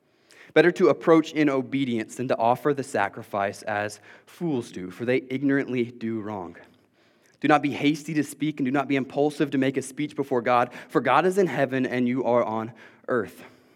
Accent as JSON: {"language": "English", "region": "Illinois", "country": "United States", "tie": "born or raised there", "said": "When I was a kid, I grew up in Illinois, but most of our extended family lived in Georgia."}